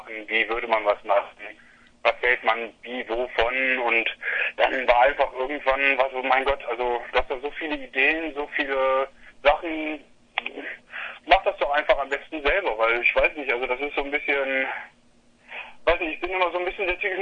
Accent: Düsseldorf, North Rhine-Westphalia, Germany; Also ich komme aus Düsseldorf.

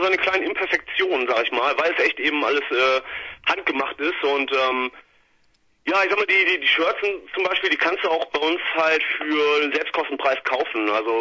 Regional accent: Duisburg, North Rhine-Westphalia, Germany; Ja, wir kommen aus Duisburg, beziehungsweise Duisburg-Düsseldorf. Das teilt sich ein bisschen auf, aber ich sag mal, die Homebase ist auf jeden Fall in Duisburg-Neumühl.

